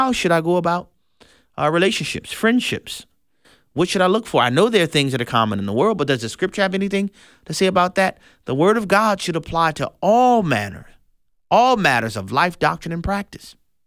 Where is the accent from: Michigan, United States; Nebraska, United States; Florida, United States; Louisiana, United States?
Louisiana, United States; New Orleans; though I may have been born and raised in La Nouvelle Orléans, you ever like that phrase? La Nouvelle Orléans.